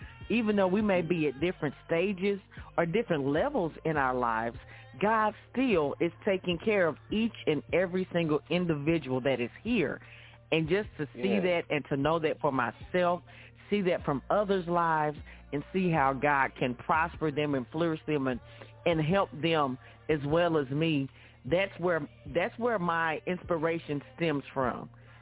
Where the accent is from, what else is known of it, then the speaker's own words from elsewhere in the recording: Dallas, Texas, United States; I'm a native from Dallas, Texas.